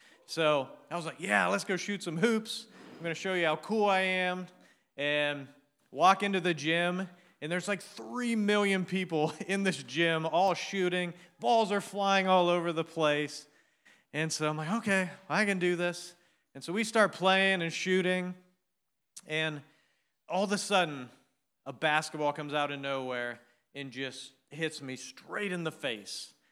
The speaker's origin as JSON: {"language": "English", "town": "Dover", "region": "Ohio", "country": "United States", "tie": "born or raised there", "said": "And I grew up, not in Cincinnati, I grew up in Dover, Ohio."}